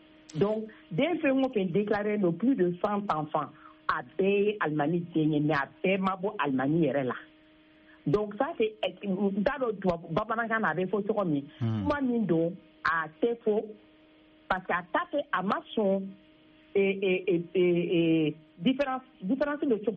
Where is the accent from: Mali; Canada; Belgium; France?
Mali; je suis vraiment une Malienne. Je suis une Malienne